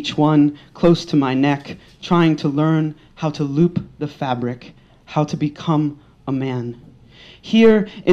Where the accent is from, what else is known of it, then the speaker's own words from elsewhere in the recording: New York City, New York, United States; now in Pittsburgh, United States; And I grew up in New York, man, and New York ain't got nothing on Pittsburgh, man.